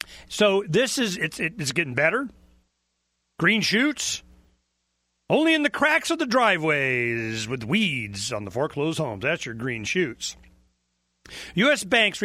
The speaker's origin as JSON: {"language": "English", "town": "Dade City", "region": "Florida", "country": "United States", "tie": "born there", "said": "I was born in Pasco County, Dade City, Florida. It's like 35 miles northeast of Tampa."}